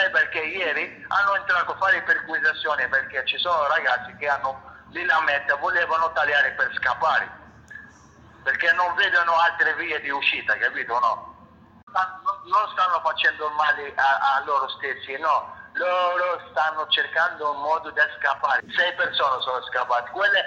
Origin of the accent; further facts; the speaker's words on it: Tunisia; Italian is a second language; mi inventano che io non sono tunisino, sono marocchino.